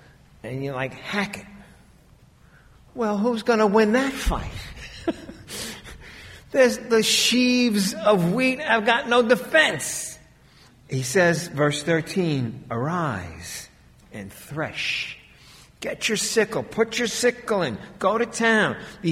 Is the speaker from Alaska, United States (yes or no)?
no; Queens, New York, United States; I'm from Queens. I don't know nothing about agriculture.